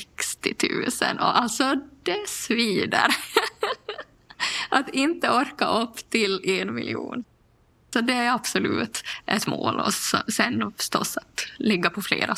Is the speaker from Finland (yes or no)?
yes; Pedersöre, Ostrobothnia, Finland; Alltså jag är ju bondflickan från Pedersöre som...